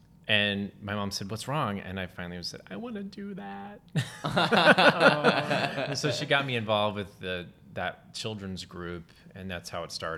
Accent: Texas, United States; And then I grew up in Texas, and I remember I loved musicals, and I have 3 brothers.

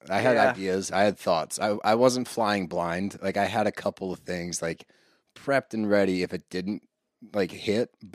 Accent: Pennsylvania, United States; No. We are Montco, baby. We are 2 seconds from the Philly limit, all right?

